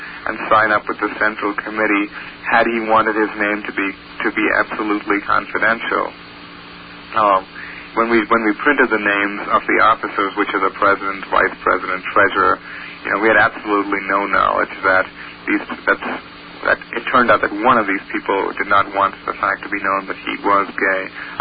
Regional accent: Mumbai, Maharashtra, India; moved away as an adult; now in United States; I myself happen to be a minority. I'm originally from Bombay, and I've lived in this country for 3 years.

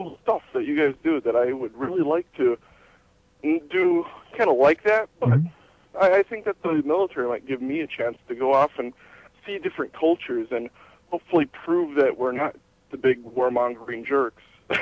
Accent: Iowa, United States; I'm from Iowa.

